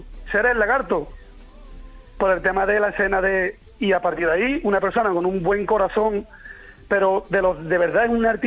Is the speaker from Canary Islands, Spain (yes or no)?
no; La Algaba, Andalusia, Spain; yo soy de La Algaba, un pueblo de Sevilla